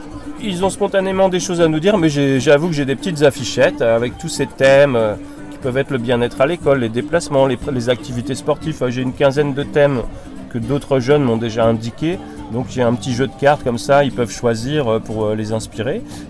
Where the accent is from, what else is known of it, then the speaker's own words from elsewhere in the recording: Brittany, France; je suis sociologue. Je viens de la région de Rennes.